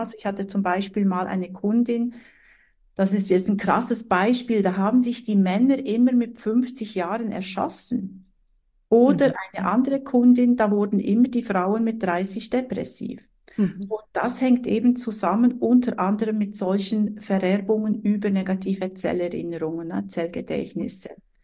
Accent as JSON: {"language": "German", "country": "Switzerland", "said": "Ich bin Schweizerin und Inhaberin von einem Seelenbusiness."}